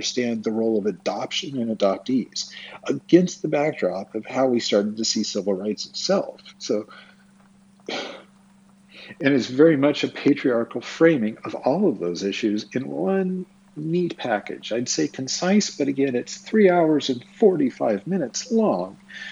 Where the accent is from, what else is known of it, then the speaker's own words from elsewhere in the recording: Twin Falls, Idaho, United States; born there; I was born on April 15th, 1974, in Twin Falls, Idaho, at the Magic Valley Regional Medical Center